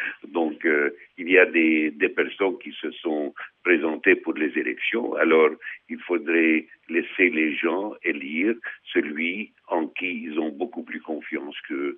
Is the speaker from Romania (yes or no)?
no; Syria; Nous sommes avant tout des Syriens, nous ne sommes pas donc des chrétiens ou des musulmans, nous sommes des Syriens pour qui la Syrie est notre pays, c'est une terre où nous avons vécu et nous continuons à vivre.